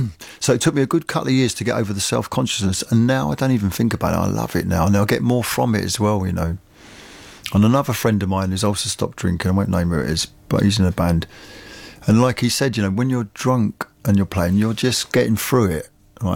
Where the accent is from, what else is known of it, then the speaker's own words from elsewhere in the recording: England, United Kingdom; it's always been part of my culture and part of my life, being an English pisshead, like we all, most, a lot of us are.